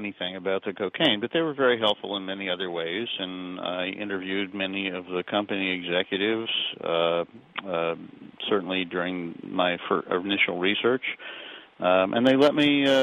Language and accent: English; Atlanta, Georgia, United States; I grew up in Atlanta, Georgia, and I have various family connections.